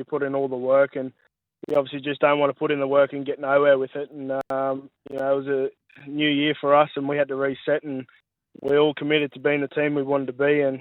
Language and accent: English; Queensland, Australia; So, I'm a Queenslander at heart.